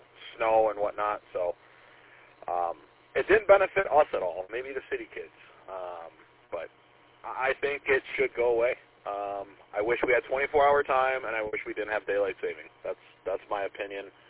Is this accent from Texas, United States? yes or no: no; Romeo, Michigan, United States; I grew up in Romeo, Bruce Township, Leonard, and same thing.